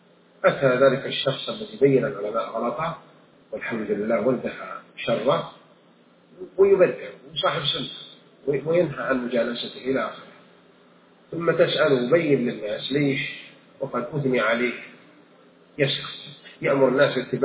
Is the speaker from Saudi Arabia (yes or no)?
yes; Taif, Makkah Province, Saudi Arabia; جون عندنا في الطائف